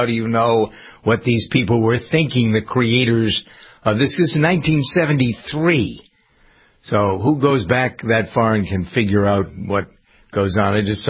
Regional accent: Framingham, Massachusetts, United States; There's a food bank here in Framingham, my hometown, and I think I might go there for a little while and help.

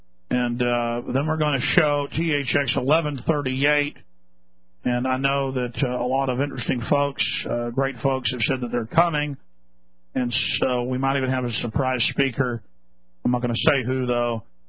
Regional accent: New York City, New York, United States; now in Houston, United States; Soda pop, that's right, I'm from New York City. Soda pop. We call it Coke down here in Texas, but I'm trying to adopt the universal term for it.

